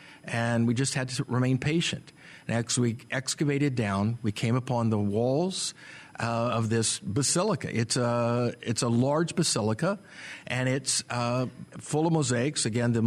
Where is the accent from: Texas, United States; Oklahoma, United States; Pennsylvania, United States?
Oklahoma, United States; Grew up in Oklahoma. I did my undergraduate and graduate in Tulsa at Oral Roberts University